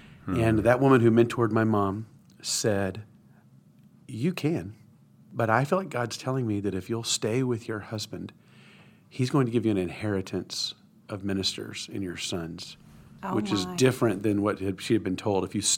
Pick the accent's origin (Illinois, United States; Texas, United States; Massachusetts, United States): Texas, United States; Waco; I'm from Waco, Texas, born and raised.